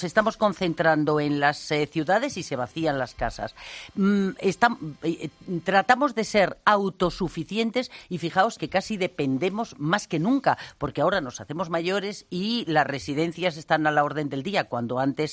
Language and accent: Spanish; Madrid, Community of Madrid, Spain; barrio en el que me crié de pequeña, aquí en Madrid